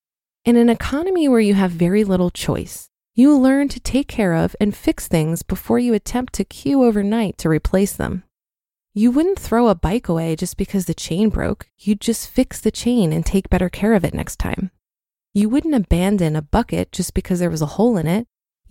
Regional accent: Poland; English is a second language; I grew up in Poland, a country near bankrupt because of the communism imposed by Russian occupation.

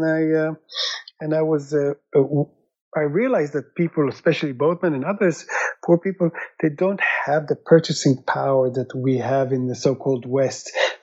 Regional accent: Israel; I'm originally from Israel

